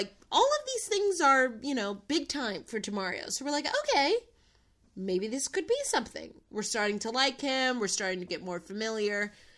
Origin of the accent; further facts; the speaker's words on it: Ohio, United States; Just because I'm from Ohio doesn't mean I'm a sheep